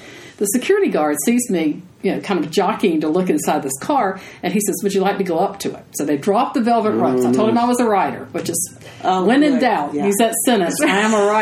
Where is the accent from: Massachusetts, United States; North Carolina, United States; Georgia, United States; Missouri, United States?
North Carolina, United States; Charlotte; I actually got the idea. I was, we're all from Charlotte